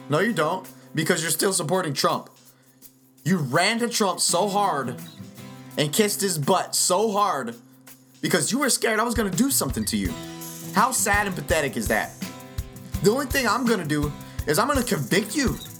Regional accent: Houston, Texas, United States; I'm from Houston too, bro. What's up? Houston, what's up? H-Town.

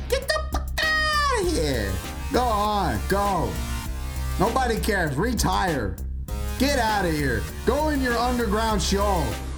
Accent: Las Vegas, Nevada, United States; I'm from Vegas. I put in my time in Vegas.

